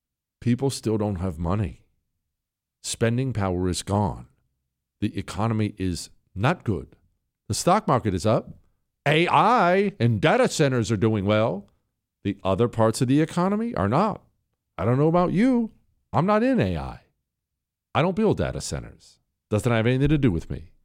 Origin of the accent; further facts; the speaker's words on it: New York City, New York, United States; born there; I was born in New York City.